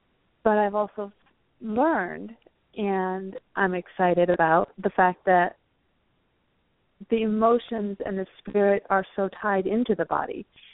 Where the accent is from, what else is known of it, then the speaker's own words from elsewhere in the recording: Vermont, United States; Well, I grew up in Vermont, and it's kind of there's a lot of hippies up there.